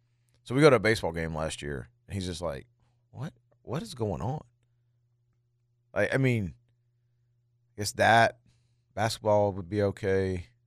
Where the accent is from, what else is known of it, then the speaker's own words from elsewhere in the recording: Arkansas, United States; I do that because I'm from Arkansas